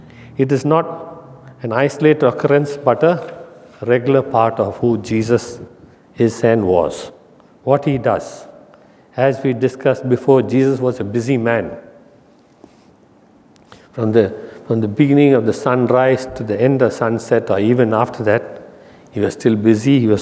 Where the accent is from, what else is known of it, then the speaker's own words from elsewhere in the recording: India; For me as an Indian, we have rice.